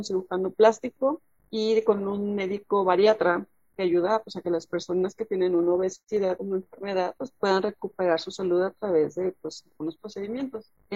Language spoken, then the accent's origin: Spanish; Mexico City, Mexico; soy mexicana, como bien les platicábamos, desde la ciudad capital, Ciudad de México.